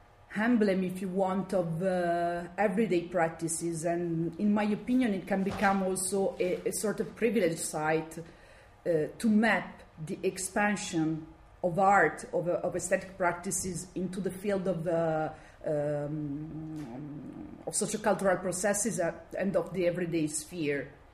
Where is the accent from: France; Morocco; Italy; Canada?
Italy; accent: Italian; French is a second language; l'anglais n'est pas ma langue maternelle, mais pour moi c'est vraiment plus facile parler en anglais. Donc vous avez ma façon de parler anglais est vraiment facile parce que je parle avec un accent italien très fort.